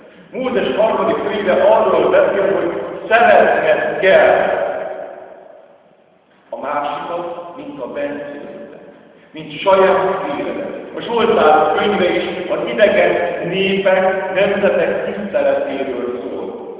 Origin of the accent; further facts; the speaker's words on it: Transylvania, Romania; először Erdélyi száz, utána a román és utána keresztjén, tehát mindig nekünk oda kell tenni azt, hogy magyarok vagyunk.